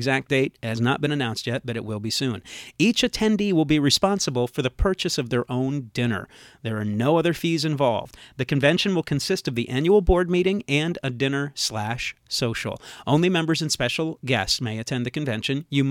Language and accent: English; Midwest, United States; I grew up in the Midwest.